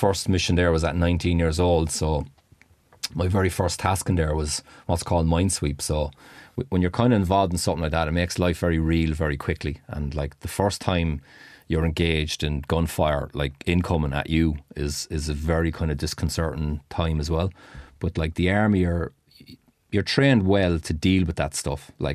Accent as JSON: {"language": "English", "country": "Ireland", "said": "me as an Irishman"}